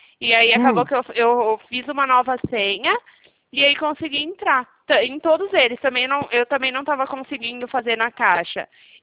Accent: Campo Limpo Paulista, São Paulo, Brazil; Eu sou de Campo Limpo Paulista.

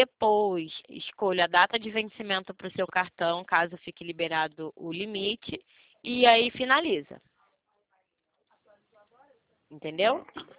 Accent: Rio de Janeiro, Brazil; Eu sou carioca, né? Eu sou do Rio de Janeiro

